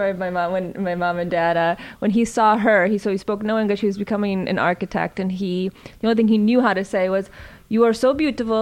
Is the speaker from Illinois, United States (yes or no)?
no; Binghamton, New York, United States; I grew up in Binghamton, New York, in upstate New York.